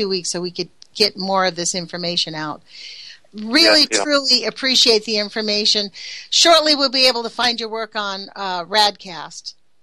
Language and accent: English; California, United States; I mean, I came from California, and that was pretty much the first thing you got was you got to learn how to garden.